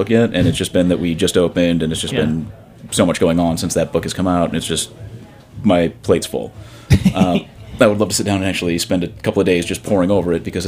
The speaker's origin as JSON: {"language": "English", "town": "Boston", "region": "Massachusetts", "country": "United States", "tie": "born or raised there", "also_born_or_lived": "Detroit", "said": "So, I mean, my influential years, like high school and stuff, was in Detroit. So you have to pay a certain homage to that, but also, like, being from Boston, you're born and raised."}